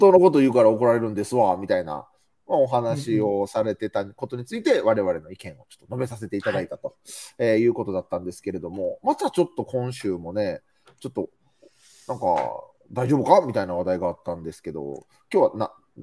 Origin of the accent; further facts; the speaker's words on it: Nara, Japan; 僕の地元でもあり